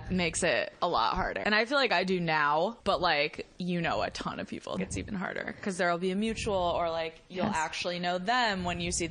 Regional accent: Massachusetts, United States; Well, I'm from Massachusetts.

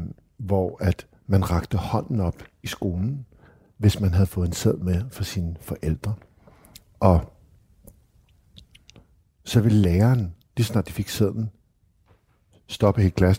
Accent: Amager, Capital Region of Denmark, Denmark; Det betyder, at jeg er født og opvokset på Amager.

